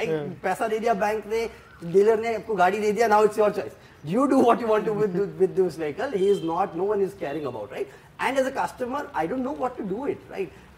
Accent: Udaipur, Rajasthan, India; I come from Udaipur city, right? It's a tier 3 city, pretty famous though, but it's a tier 3 town.

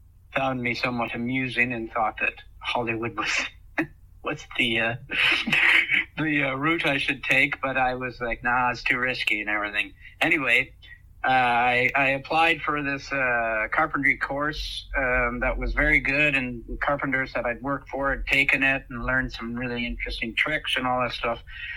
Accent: Ontario, Canada; So I grew up in the Ottawa Valley, about 100 miles north of Ottawa, up in the sticks.

